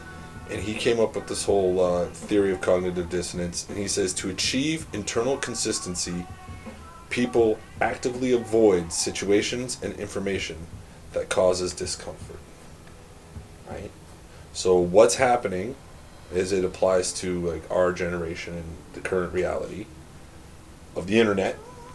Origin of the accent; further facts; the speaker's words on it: Olds, Alberta, Canada; So, I'm from Olt, Alberta, small town.